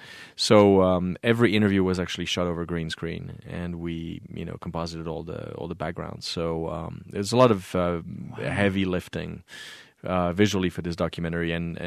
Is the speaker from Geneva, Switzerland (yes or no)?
yes; Geneva, Switzerland; I was raised in Switzerland in Geneva